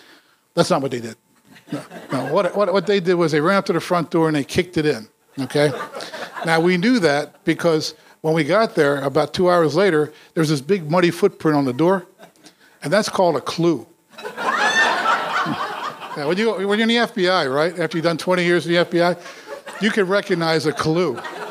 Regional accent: Philadelphia, Pennsylvania, United States; Like, I'm from Philadelphia

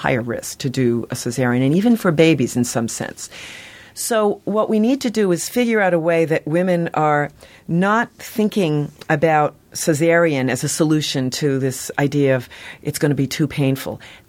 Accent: Boston, Massachusetts, United States; In my own city, I was born and brought up in the Boston area.

